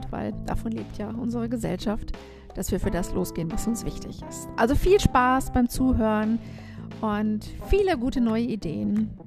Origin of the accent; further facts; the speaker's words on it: North Rhine-Westphalia, Germany; Ich komme ja aus dem Ruhrgebiet, da trinkt man schon mal gerne ein Dosenbier.